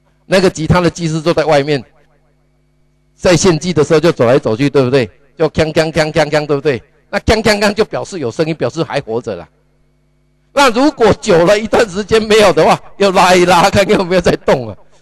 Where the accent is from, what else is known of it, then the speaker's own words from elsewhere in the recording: southern Taiwan, Taiwan; 我小的时候在台湾南部哈